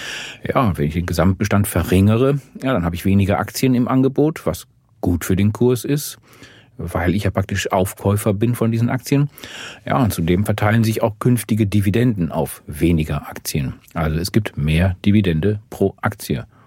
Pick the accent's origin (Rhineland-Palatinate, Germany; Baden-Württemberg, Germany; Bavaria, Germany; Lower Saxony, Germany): Lower Saxony, Germany; Ich bin Ostfriese.